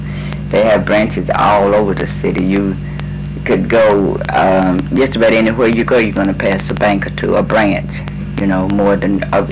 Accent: Knoxville, Tennessee, United States; I was raised in East Knoxville, right?

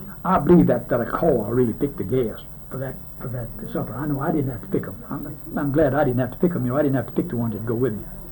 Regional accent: Huntsville, Alabama, United States; and said I was from Huntsville, you know

